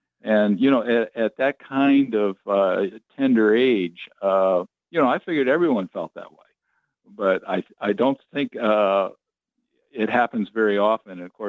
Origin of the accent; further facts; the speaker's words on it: California, United States; But when I was about 13, once again, growing up in California, skateboarding and surfing and all